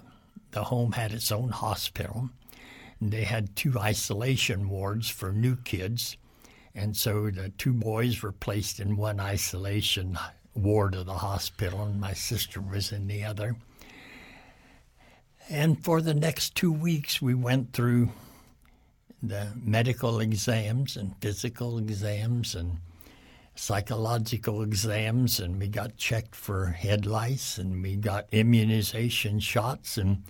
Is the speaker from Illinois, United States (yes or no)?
no; Urbana, Ohio, United States; born there; I was born in Urbana, Ohio. There were five … children.